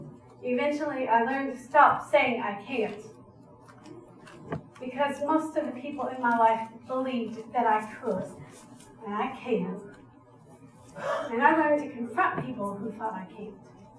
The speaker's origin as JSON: {"language": "English", "town": "Houston", "region": "Texas", "country": "United States", "said": "I'm originally from Houston, Texas. I attended public schools"}